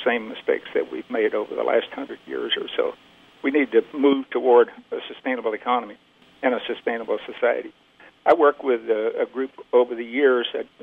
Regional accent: Missouri, United States; You know, when I was growing up in South Missouri, then basically we had a local food system.

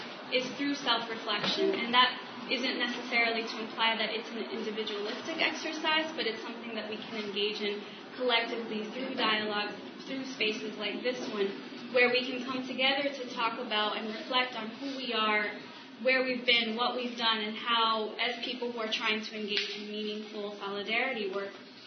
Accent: United States; I was raised here in the United States

